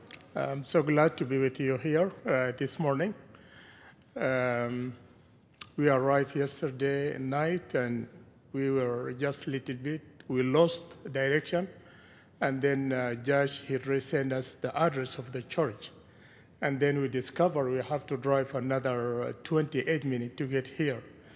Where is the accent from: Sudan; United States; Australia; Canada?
Sudan; English is a second language; I'm original from Sudan.